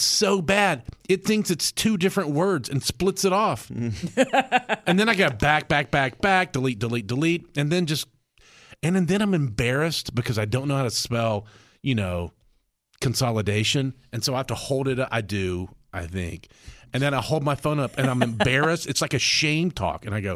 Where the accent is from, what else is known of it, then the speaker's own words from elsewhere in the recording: Reno, Nevada, United States; I'm from Reno.